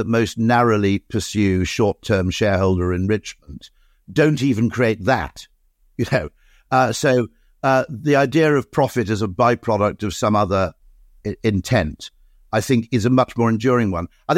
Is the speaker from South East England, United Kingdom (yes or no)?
no; Monmouth, Wales, United Kingdom; I grew up in Monmouth